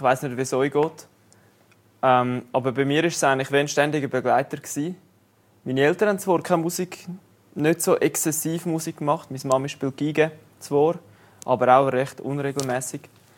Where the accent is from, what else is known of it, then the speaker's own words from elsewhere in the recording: Flums, St. Gallen, Switzerland; Ich komme aus Flums. Also ich bin nicht allzu weit von hier weg daheim. Bin jetzt aber für Studium auf Luzern gezogen